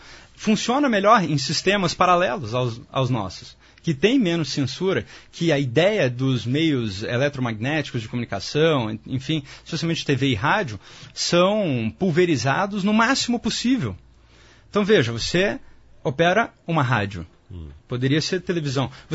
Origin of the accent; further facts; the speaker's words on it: Rio de Janeiro, Brazil; E eu sou carioca, eu sou um cara expansivo, eu sou brincalhão.